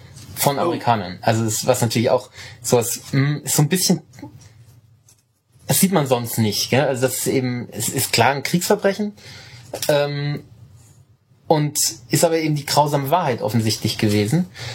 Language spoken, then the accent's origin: German; Bavaria, Germany; moved away; Okay, seit 12 Jahren nicht mehr, aber eigentlich bin ich noch Bayer.